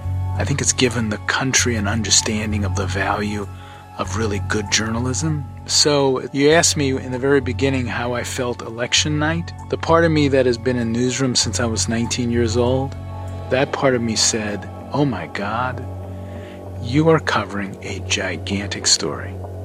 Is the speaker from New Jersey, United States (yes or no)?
no; New Orleans, Louisiana, United States; I grew up in the American South, in a very Catholic city, New Orleans.